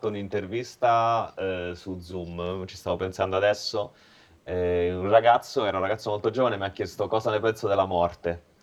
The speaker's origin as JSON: {"language": "Italian", "region": "Basilicata", "country": "Italy", "said": "Io tra l'altro sono della Basilicata"}